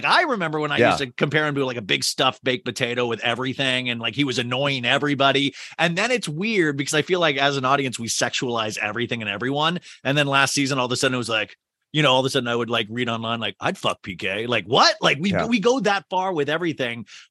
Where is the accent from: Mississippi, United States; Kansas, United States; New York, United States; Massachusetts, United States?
Kansas, United States; I grew up in Kansas. I am purely middle class.